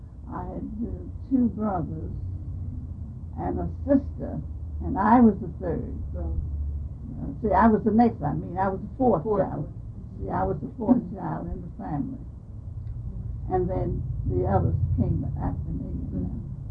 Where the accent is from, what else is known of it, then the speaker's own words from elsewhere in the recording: Vallejo, California, United States; born there; I was born in Vallejo.